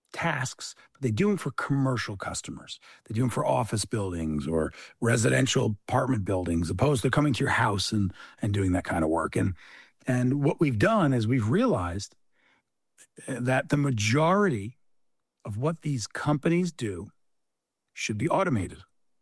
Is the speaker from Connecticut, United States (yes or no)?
no; New Jersey, United States; I grew up in New Jersey. So I love